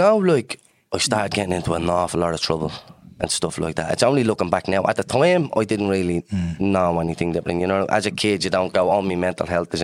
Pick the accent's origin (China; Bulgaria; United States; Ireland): Ireland; Dublin, Leinster; I'm from Dublin's North Inner City. I'm from Doors Estuary Flats. And my earliest memories growing up in the flats was like very positive, like the community spirit was unbelievable, boys. Like, I would not change my upbringing for anything.